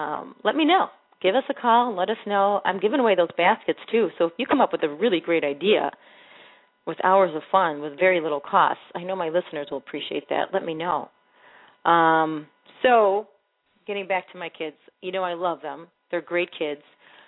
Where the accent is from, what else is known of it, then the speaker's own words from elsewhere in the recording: Illinois, United States; I grew up on the Northwest Side, so I'm a loyal Cubs fan.